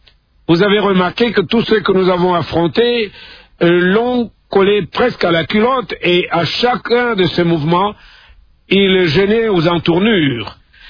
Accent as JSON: {"language": "French", "town": "Kamina", "region": "Haut-Lomami", "country": "DR Congo", "tie": "born or raised there", "said": "je suis un natif de Kamina, hein, la base de Kamina."}